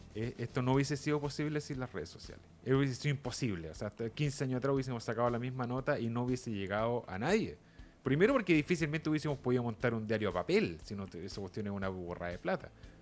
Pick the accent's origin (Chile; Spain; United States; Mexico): Chile; Valparaíso; born there; yo nací en Valparaíso, Valparaíso es una región que le llaman grande, como Conce y Santiago